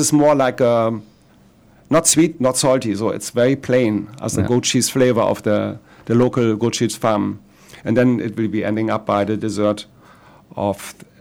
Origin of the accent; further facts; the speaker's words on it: Germany; Myself, I'm from Germany.